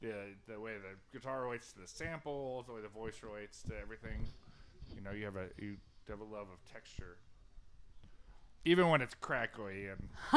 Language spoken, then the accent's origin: English; Maryland, United States; I'm from Maryland, so everything, every extreme is born into me.